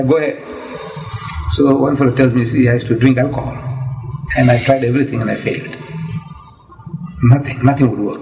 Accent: India; English is a second language; moved away; So I come from India, I was born in India, primitive village place.

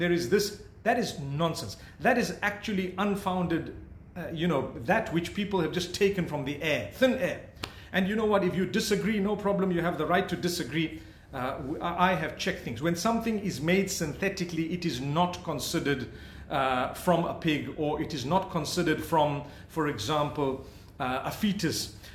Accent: Zimbabwe; So personally, I was born and raised in Zimbabwe.

